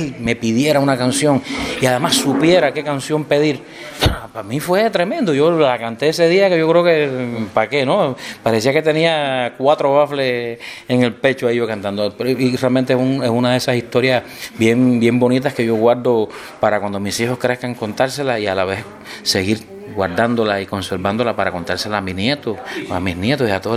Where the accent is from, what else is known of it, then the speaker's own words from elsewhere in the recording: Santiago de Cuba, Cuba; Yo soy también montañés, de las Lomas del Segundo Frente.